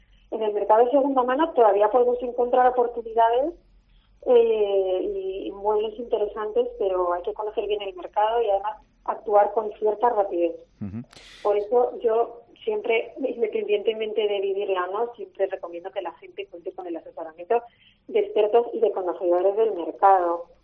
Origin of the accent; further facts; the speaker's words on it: Madrid, Community of Madrid, Spain; yo te pongo Madrid porque yo soy de Madrid